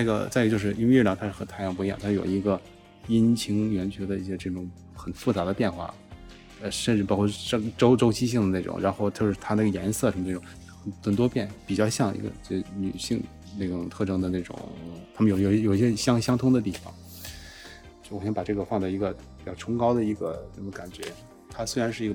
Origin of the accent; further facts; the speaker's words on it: Beijing, China; 我是来自北京的艺术家